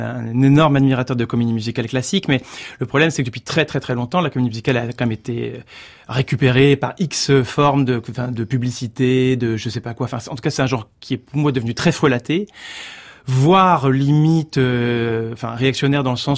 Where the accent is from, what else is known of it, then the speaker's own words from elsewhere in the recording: Orléans, Centre-Val de Loire, France; En fait, je viens d'Orléans au départ, et la source du film, c'est comme des souvenirs.